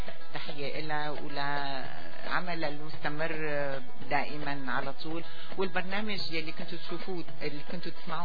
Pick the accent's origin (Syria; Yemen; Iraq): Syria